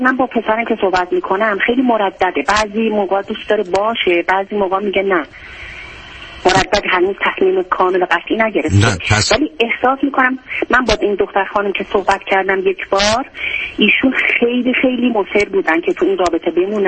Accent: Iran; ما این چیزی انگلیسی نیستیم که، ما ایرانی هستیم

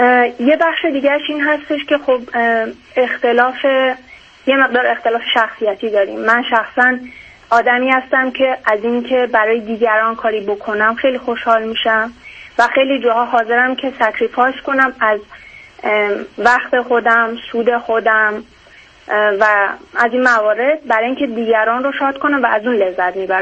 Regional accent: Iran; moved away as an adult; با هم ازدواج کردیم و از ایران اومدیم بیرون.

